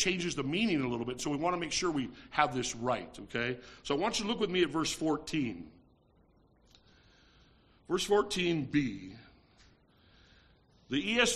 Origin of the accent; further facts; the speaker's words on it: New York, United States; But I cannot tell you as a New Yorker, you see.